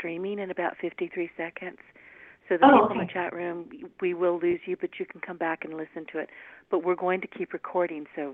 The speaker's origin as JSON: {"language": "English", "region": "the South", "country": "United States", "accent": "Southern", "said": "Here I am with my little Southern accent, her with her New Jersey."}